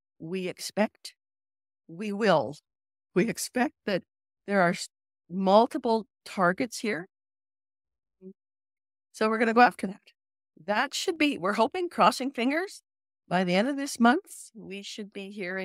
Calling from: Alberta, Canada; And I'm joining you from Northern Alberta right now.

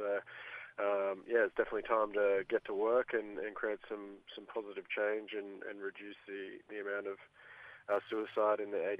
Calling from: Brisbane, Queensland, Australia; Brisbane.

